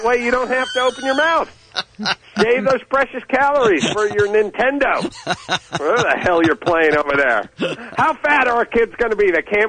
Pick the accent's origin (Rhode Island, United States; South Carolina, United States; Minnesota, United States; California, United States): California, United States; North Hollywood; Well, you know, I'm from North Hollywood, so we're a hockey town.